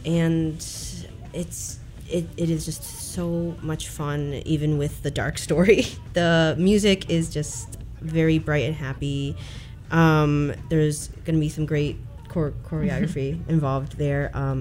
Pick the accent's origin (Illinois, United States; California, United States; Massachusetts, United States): Illinois, United States; Chicago; again. And I am a first year MFA directing student. I am originally from Chicago, and I got my BFA in directing from the University of Illinois at Urbana-Champaign.